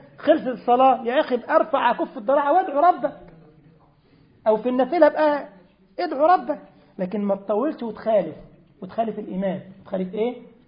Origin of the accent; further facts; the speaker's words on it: Egypt; طبيب هو عندنا في مصر،